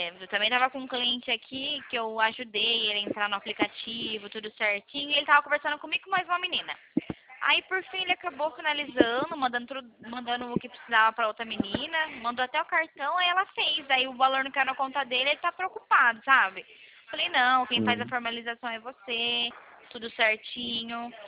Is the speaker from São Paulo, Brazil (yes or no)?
yes; São Paulo, Brazil; Eu sou de São Paulo.